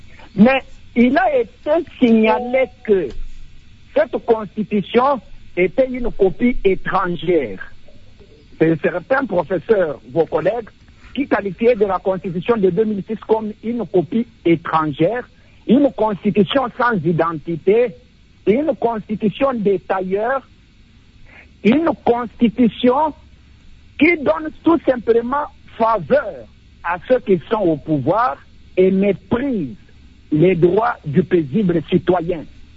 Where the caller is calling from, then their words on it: Kanyoka, Kasaï-Central, DR Congo; de Kanyoka dans le Kassai central.